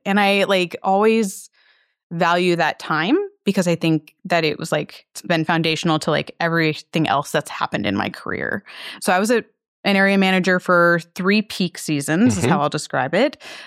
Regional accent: Washington, United States; Here in Washington.

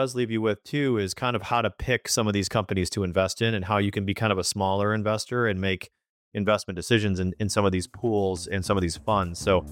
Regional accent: Michigan, United States; as a kid growing up in Michigan, I never actually went to a game where they won.

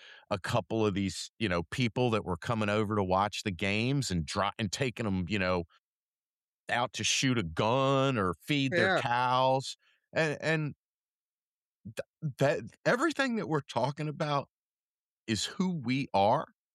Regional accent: the South, United States; I grew up in the South and we just were like, why is that guy wearing satin shorts?

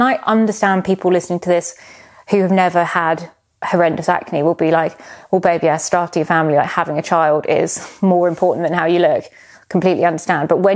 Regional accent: South Coast, United Kingdom; But I grew up on the South Coast.

